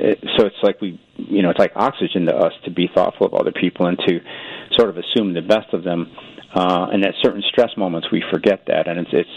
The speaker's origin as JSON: {"language": "English", "town": "Chicago", "region": "Illinois", "country": "United States", "tie": "born or raised there", "said": "Yeah, I was raised Catholic in Chicago and had a beautiful experiences."}